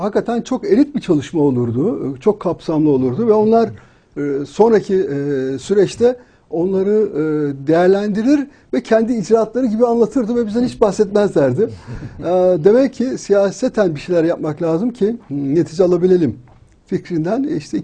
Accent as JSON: {"language": "Turkish", "region": "Siirt Province", "country": "Turkey", "said": "Ben aslen Güneydoğulu'yum."}